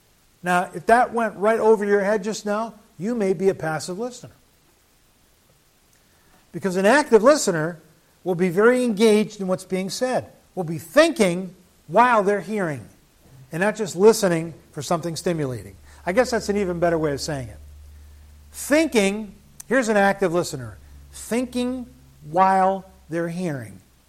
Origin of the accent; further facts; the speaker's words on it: Agawam, Massachusetts, United States; I remember growing up in Agawam, Massachusetts. We had a lot of traditions.